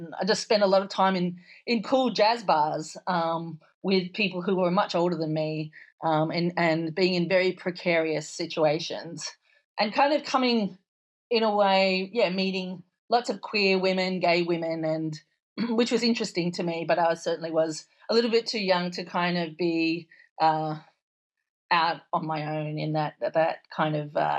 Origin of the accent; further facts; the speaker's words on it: Australia; particularly as an Australian